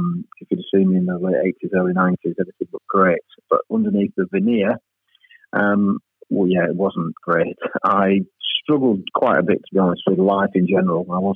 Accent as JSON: {"language": "English", "town": "Bradford", "region": "Yorkshire and the Humber", "country": "United Kingdom", "tie": "born or raised there", "said": "start helping a few people in my hometown of Bradford."}